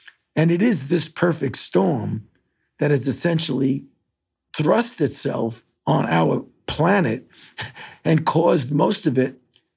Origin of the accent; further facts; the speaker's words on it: New York City, New York, United States; I mean, I grew up in the New York City subway. So I know what a crowd is, I can tell you that.